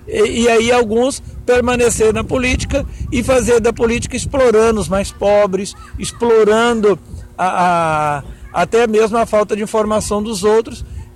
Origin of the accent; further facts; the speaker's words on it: Urucânia, Minas Gerais, Brazil; Eu sou natural da cidade de Urucânia, que está na Zona da Mata, mas estudei Mariana, né, onde eu fiz 9 anos de estudo. E depois fui para Ouro Branco, onde é meu domicílio eleitoral. Ouro Branco está ali perto de Congonhas.